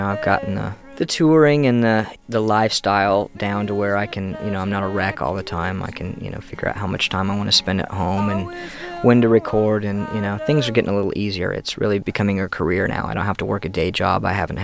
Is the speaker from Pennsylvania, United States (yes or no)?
no; Nebraska, United States; I mean, I grew up in Nebraska in the Midwest, so all I really had was, the soft rock radio